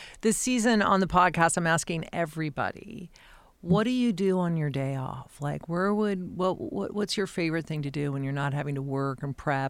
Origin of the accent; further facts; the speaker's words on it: Denver, Colorado, United States; I grew up in Denver, so I'm a Bronco fan.